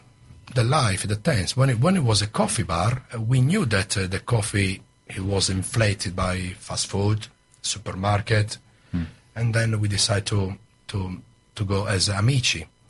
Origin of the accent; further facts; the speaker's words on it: Sardinia, Italy; now in United Kingdom; I come from Sardinia with the ink squid black pasta.